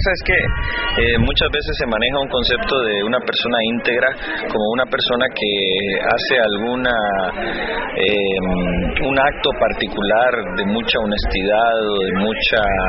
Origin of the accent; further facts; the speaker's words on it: Costa Rica; now in Nicaragua; Yo vivo en Nicaragua, soy originalmente de Costa Rica